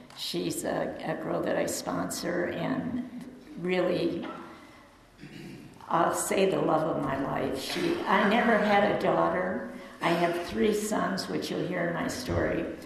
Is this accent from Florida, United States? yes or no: no; Detroit, Michigan, United States; born there; Okay, I was born in Detroit, like I said.